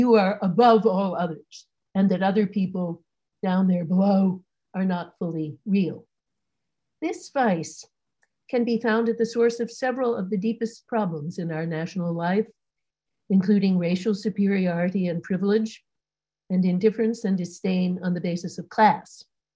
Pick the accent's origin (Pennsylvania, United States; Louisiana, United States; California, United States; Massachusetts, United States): Pennsylvania, United States; Philadelphia; I was just saying that Philadelphia is my hometown where I grew up, so I'm very glad to be with you all.